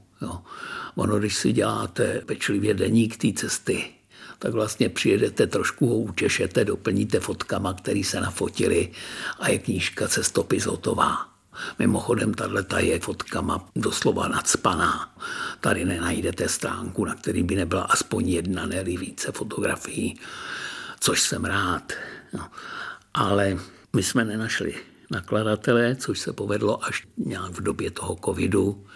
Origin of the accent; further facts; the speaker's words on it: Liberec, Liberec Region, Czechia; Já jsem to zažil, já jsem Liberečák.